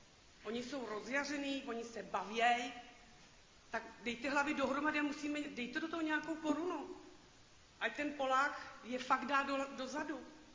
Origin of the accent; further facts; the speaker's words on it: Chomutov, Ústí nad Labem Region, Czechia; Jsem občan Chomutova, jsem z Písečný